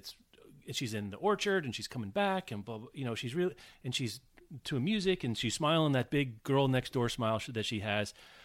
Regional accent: Portland, United States; I'm from Portland.

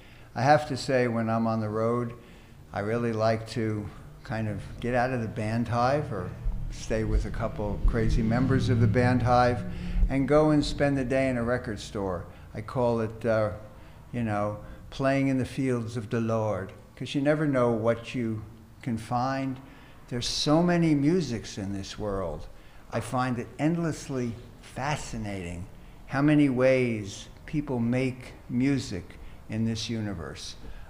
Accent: New Jersey, United States; I was really taken with that music when I grew up in South Jersey.

